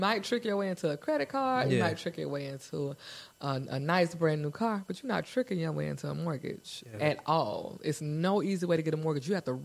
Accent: Jacksonville, United States; I went to school with her. I'm from Jacksonville, born and raised. You know, I know that's her auntie right around the corner.

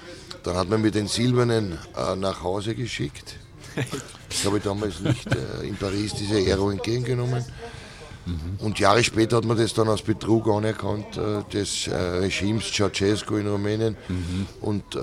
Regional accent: Vienna, Austria; weil ich bin ja trotzdem ein Aushängeschild Österreichs oder Wiens, meiner Heimatstadt.

